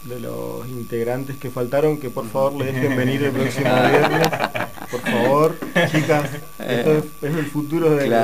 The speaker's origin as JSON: {"language": "Spanish", "country": "Argentina", "said": "estamos ahí dando manotazos de ahogado como argentinos"}